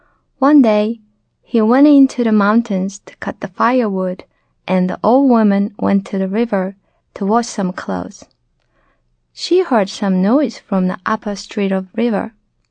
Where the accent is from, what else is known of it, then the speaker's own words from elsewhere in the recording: Japan; English is a second language; moved away as an adult; now in Washington, United States; I am from Japan. I came to United States 3 years ago. Now I live with my husband and two cats in Washington, D.C.